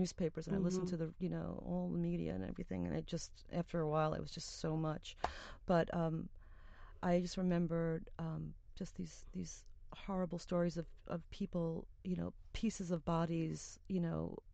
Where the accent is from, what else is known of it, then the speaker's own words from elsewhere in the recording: Brooklyn, New York, United States; Hey, we're from Brooklyn. We can talk this way.